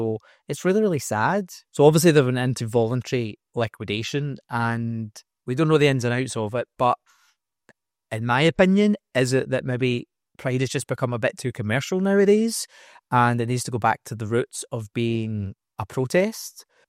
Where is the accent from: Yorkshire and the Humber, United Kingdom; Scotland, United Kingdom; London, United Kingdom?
Scotland, United Kingdom; Glasgow; I grew up just outside of Glasgow